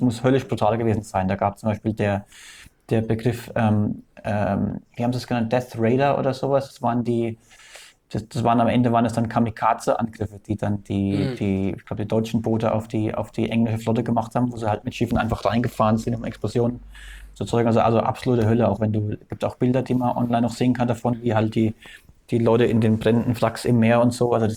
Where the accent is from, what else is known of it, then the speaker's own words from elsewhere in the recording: France; Also ich habe halt mein Fulda gearbeitet, aber ich bin eigentlich aus Frankreich.